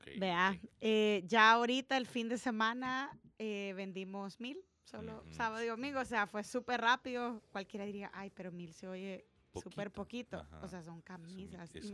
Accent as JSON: {"language": "Spanish", "country": "El Salvador", "said": "nosotros como salvadoreños"}